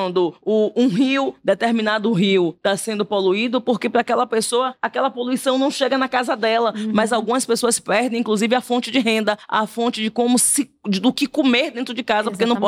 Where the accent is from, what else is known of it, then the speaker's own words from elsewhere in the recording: Salvador, Bahia, Brazil; Eu sou de Salvador…